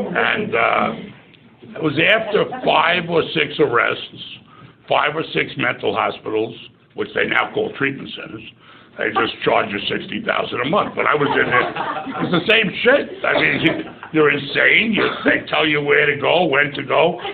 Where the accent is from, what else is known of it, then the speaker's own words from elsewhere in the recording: Queens, New York, United States; now in Florida, United States; We're from Queens in New York, and we got in there.